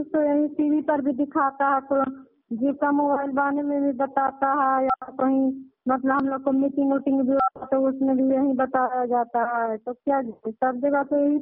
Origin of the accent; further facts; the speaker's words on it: Amrawada, Bihar, India; मैं अमरावड़ा गांव भगवानपुर पंचायत के रहने वाली हूँ। मैं सीएनआरसी के पद से काम कर रही हूँ भगवानपुर पंचायत पे।